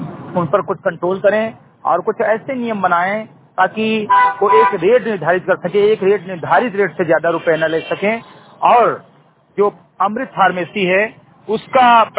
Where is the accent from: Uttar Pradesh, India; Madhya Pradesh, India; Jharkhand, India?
Uttar Pradesh, India; ग्राम सभा समिति गढ़े विकासखंड मेनपुरवा जनपद बहराइच का मूल निवासी हूँ